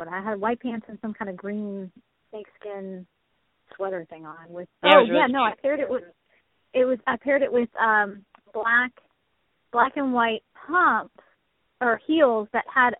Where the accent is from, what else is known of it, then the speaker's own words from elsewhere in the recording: Texas, United States; I came from Texas up there, and I don't dress like a normal, I don't know if you call it normal Texas girl does